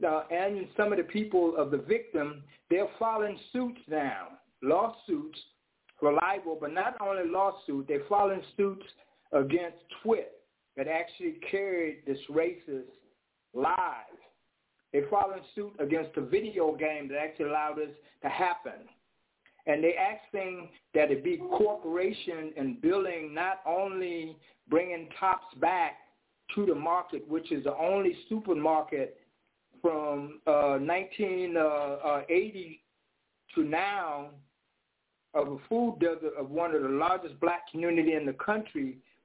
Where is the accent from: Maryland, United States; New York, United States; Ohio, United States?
New York, United States; Buffalo; Crystal People, which I grew up with in Buffalo years ago, 37 years ago